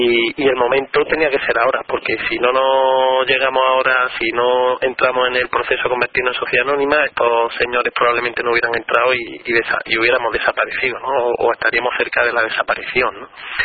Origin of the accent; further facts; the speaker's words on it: Granada, Andalusia, Spain; lo que me preocupa y lo que me apena como granadino